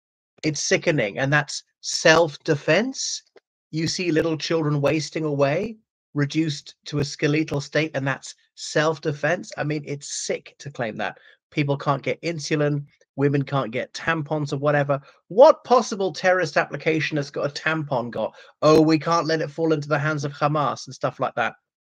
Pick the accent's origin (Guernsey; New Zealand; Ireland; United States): Ireland